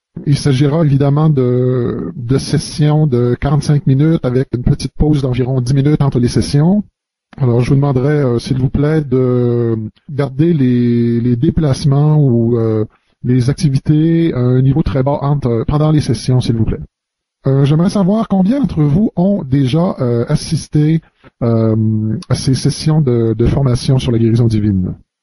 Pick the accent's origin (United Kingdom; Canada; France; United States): United States; Texas; je viens du Texas. Lorsque je ne suis pas sur la route en train de donner des enseignements, alors je suis aussi pasteur d'une église au Texas.